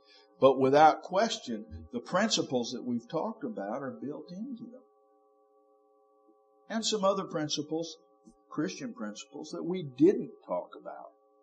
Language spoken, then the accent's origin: English; United States; As an American citizen, I should be able to walk upright into the halls of Congress to state my case.